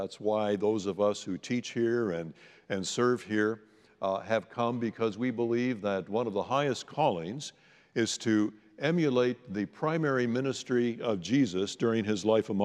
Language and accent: English; Northern Canada, Canada; most of the French that I learned growing up in Northern Canada